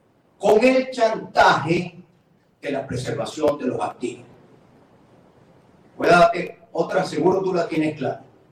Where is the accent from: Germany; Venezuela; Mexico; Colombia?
Venezuela